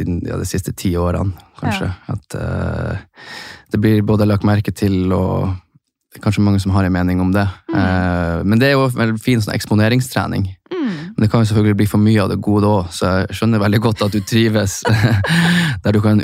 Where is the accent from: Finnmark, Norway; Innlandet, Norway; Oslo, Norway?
Finnmark, Norway; Hammerfest; Jeg jo da en veldig enkel gutt fra Finnmark. Født og oppvokst I Hammerfest, som verdens nordligste by.